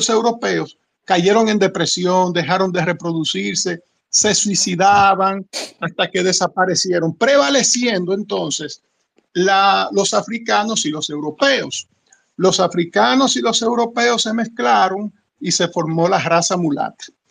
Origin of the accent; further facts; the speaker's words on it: Dominican Republic; somos dominicanos, porque el dominicano es el gentilicio de Santo Domingo.